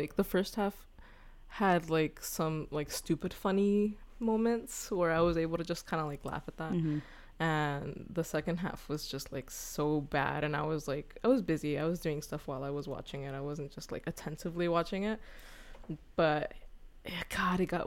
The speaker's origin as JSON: {"language": "English", "region": "Texas", "country": "United States", "lives_now": "Los Angeles, United States", "said": "I am also from Texas. I live in Los Angeles now."}